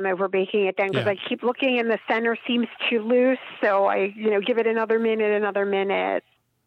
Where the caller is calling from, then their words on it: Pennsylvania, United States; Outside of Philadelphia.